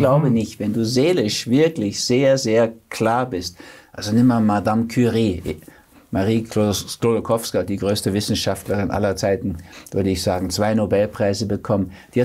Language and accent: German; Switzerland; Ja, darf man gar nicht sagen, um Gottes Willen, als Schweizer.